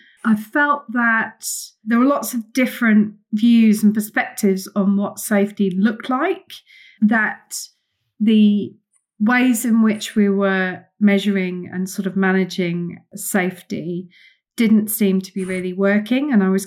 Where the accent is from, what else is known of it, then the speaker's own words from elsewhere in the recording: Brighton, South East England, United Kingdom; moved away as an adult; also born or lived in Birmingham; now in New Zealand; So I'm originally from Birmingham in the United Kingdom, was where I was born back sometime in the 70s. And then I grew up in and around Brighton in Sussex, which is a really cool, diverse city.